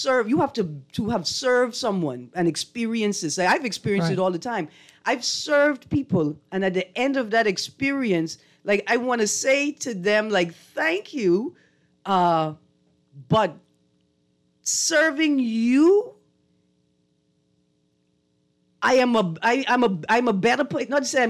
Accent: Bahamas; I let people know, look here, I'm from the Bahamas.

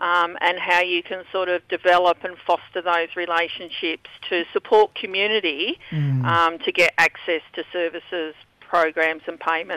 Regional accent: Flinders Island, Tasmania, Australia; I'm from Lutjewita, Tasmania, but I grew up on a little island in the Bass Strait called Flinders Island, sort of situated between Victoria and Tasmania. And I'm now living and working on Wathaurong country in Victoria.

